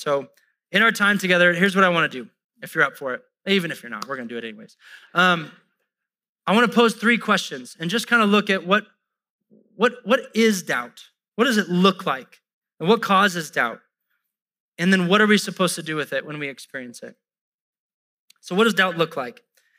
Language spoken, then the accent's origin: English; United States; I don't know how to pronounce it because I'm an American